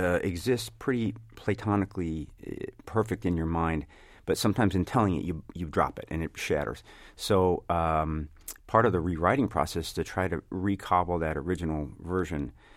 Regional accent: Illinois, United States; growing up outside of Chicago, knowing that all the stuff was going on just a few miles away, was very kind of politicizing.

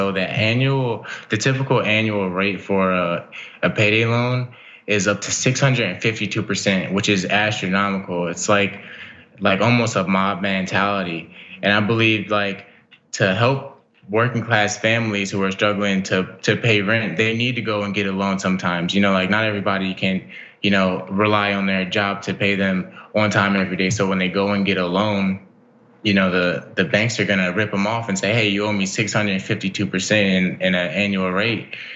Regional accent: New Jersey, United States; now in Las Vegas, United States; I came originally from New Jersey and moved to Las Vegas.

